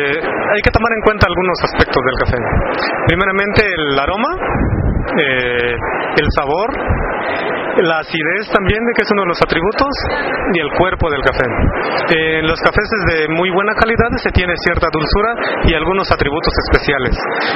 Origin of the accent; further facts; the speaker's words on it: Chiapas, Mexico; vengo del estado de Chiapas